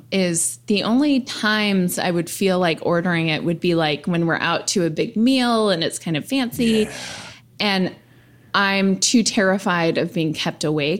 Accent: St. Louis, Missouri, United States; growing up in St. Louis, we would go to Baskin Robbins as a treat.

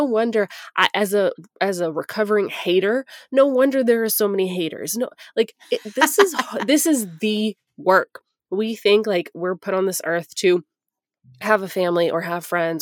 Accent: New York, United States; now in California, United States; because I grew up in New York and that was the hardest part for me moving to California

